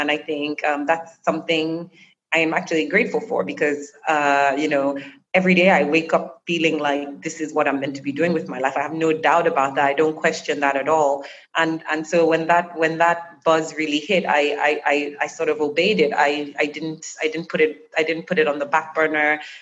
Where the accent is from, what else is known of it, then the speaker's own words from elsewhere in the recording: Nigeria; from Nigeria.